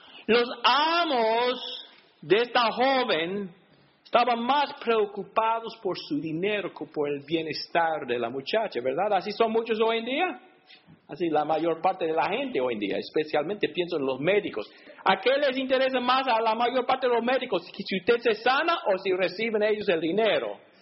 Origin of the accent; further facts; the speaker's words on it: Alabama, United States; Yo soy de Alabama. Y yo me acuerdo como joven a veces.